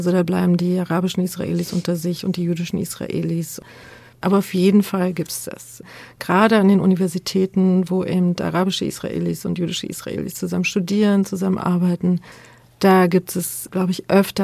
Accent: Berlin, Germany; Also ich komme aus Ost-Berlin, ich komme aus der DDR.

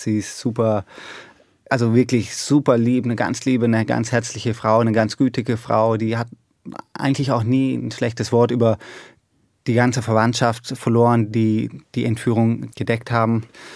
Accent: Germany; Zu Hause fühle ich mich auf jeden Fall in Deutschland. Deutschland ist mein Zuhause, Deutschland ist auch meine Heimat, meine Muttersprache. Aber ich fühle mich fast überall wohl, aber die Heimat ist Deutschland.

